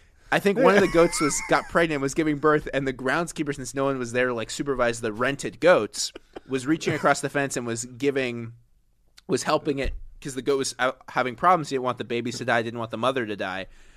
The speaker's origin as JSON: {"language": "English", "region": "Oregon", "country": "United States", "said": "Well, I'm from Oregon too, and I heard of it."}